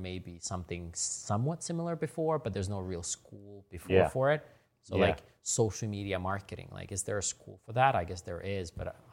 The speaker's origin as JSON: {"language": "English", "region": "Hokkaido", "country": "Japan", "tie": "born or raised there", "said": "where I grew up in Hokkaido had the same microclimate"}